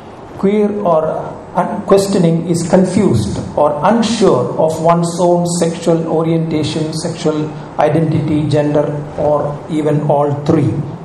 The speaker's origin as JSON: {"language": "English", "country": "Uganda", "tie": "born there", "said": "a culture where I was born in Uganda in Africa."}